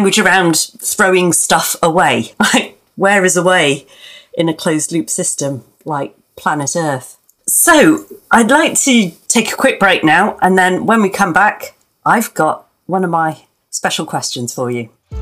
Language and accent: English; United Kingdom; And I didn't say it because I'm too British and polite